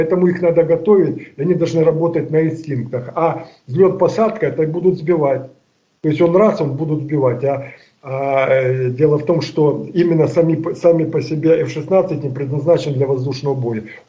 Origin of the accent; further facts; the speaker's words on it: Kharkiv, Kharkiv Oblast, Ukraine; я сам харьковчанин, у нас 6 военных училищ в Харькове было